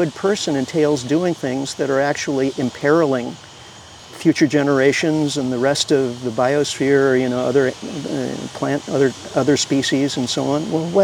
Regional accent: Midwest, United States; as a kid growing up in the Midwest in the 1950s and 60s, abundance was everywhere.

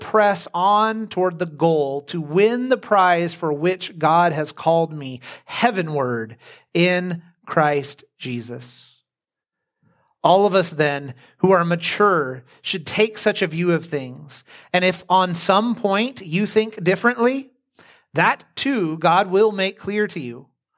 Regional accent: California, United States; discouraging to me as a Californian who likes to go outside in the winter

